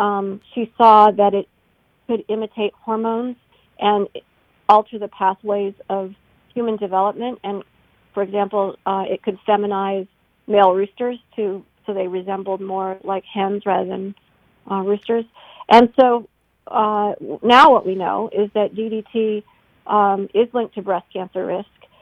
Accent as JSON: {"language": "English", "region": "Illinois", "country": "United States", "tie": "born or raised there", "said": "But even in places like my home state of Illinois, along with Wisconsin and Minnesota"}